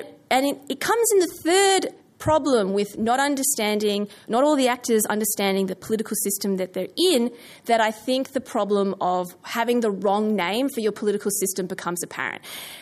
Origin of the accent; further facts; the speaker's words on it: Australia; And he essentially asked me, as an Australian politics nerd, whether or not I was sort of, would I comment on it